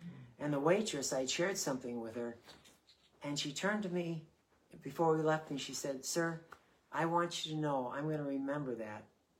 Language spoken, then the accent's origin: English; Buffalo, New York, United States; I mean, I'm from Buffalo, New York. In December, you make sure you have a bear rug wrapped around you.